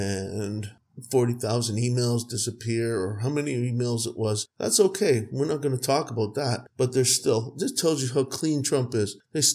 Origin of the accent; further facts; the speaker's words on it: Canada; I don't know, I'm Canadian, but obviously it's that gun lobby thing in the US